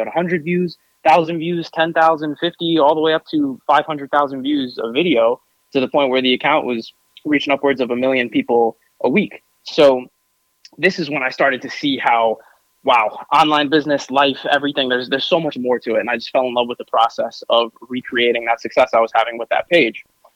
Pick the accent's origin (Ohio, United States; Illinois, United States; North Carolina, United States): North Carolina, United States; also born or lived in New York; And I grew up in North Carolina, but went back and forth to New York a lot growing up to see my family, because I'm Puerto Rican and Italian, and I've got a really big Puerto Rican side.